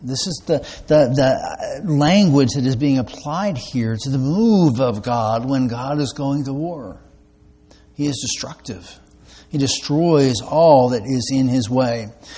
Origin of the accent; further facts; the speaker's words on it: Maryland, United States; I grew up outside of Baltimore